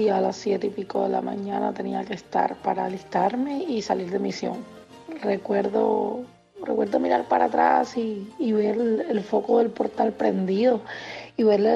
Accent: Cuba; now in Tampa, United States; Cuando salí de Cuba, lo que recuerdo es a toda la familia.

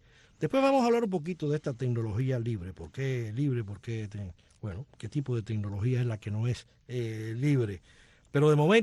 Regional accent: Cuba; ¿Qué españoles somos nosotros los cubanos?

